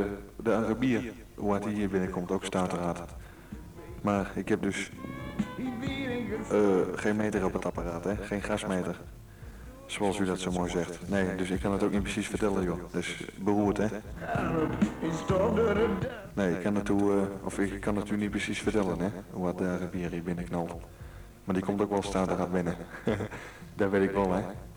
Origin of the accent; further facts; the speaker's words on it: Doetinchem, Gelderland, Netherlands; Nee, maar ik kom dus uit Doetinchem. Zutphen, die kant op. Doetinchem ben ik geboren.